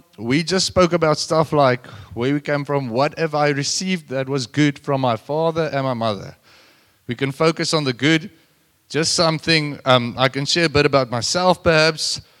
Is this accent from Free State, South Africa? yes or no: yes; Bloemfontein, Free State, South Africa; If I tell someone I'm very Afrikaans and I come from Bloemfontein, people can say, sure, but is it that racist place in the Free State?